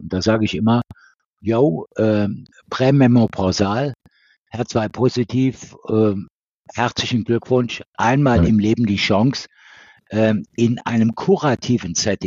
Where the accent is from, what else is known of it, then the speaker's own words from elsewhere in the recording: Neuwied, Rhineland-Palatinate, Germany; born there; Ich bin in Neuwied geboren.